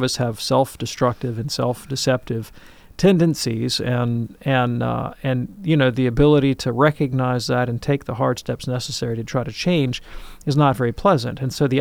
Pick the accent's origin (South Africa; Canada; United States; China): United States; What I've seen just growing up in the United States is that New Age spirituality is very much about a desire to bend reality to do my will, basically.